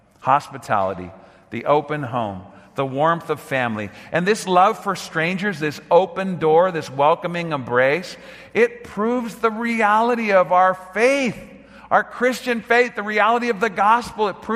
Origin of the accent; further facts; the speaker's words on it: Sun Valley, California, United States; I saw my mom do it for years at 9910 Lanark Street in Sun Valley. I grew up in the San Fernando Valley.